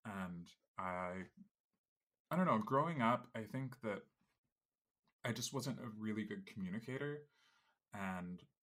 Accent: California, United States; moved away as an adult; also born or lived in Chicago; now in Germany; I grew up in California, did all of my undergrad there even, at CSU Sacramento, and then eventually in 2005 I went to Chicago for my master's and my artist diploma before I went to Germany

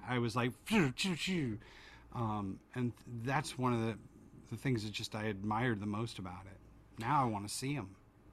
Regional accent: West Virginia, United States; born there; Like, I can identify with that. Like, I was born in West Virginia.

